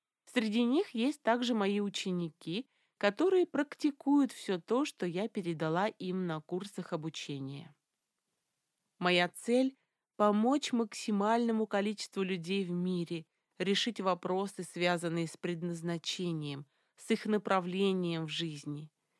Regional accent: Russia; Я родилась в России. Там, где я родилась и долгое время жила, чувствовала себя в клетке.

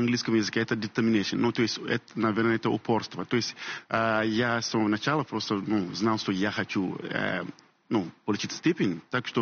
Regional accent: Ghana; Russian is a second language; now in Russia; из Гани я не ну, изучал русский язык.

